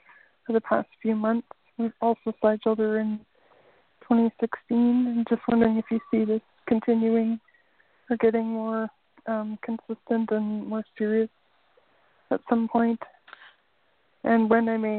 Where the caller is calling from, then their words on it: Canada; I'm calling from Canada.